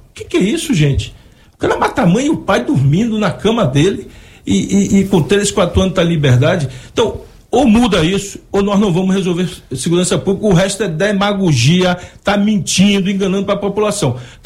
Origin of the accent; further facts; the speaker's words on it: Bahia, Brazil; Eu, como baiano, fico envergonhado.